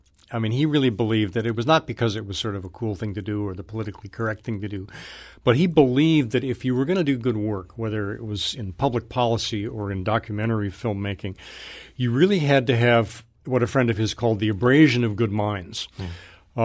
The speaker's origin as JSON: {"language": "English", "town": "Sacramento", "region": "California", "country": "United States", "tie": "born or raised there", "said": "I mean, I was, you know, a kid growing up in Sacramento, California, white kid growing up in California."}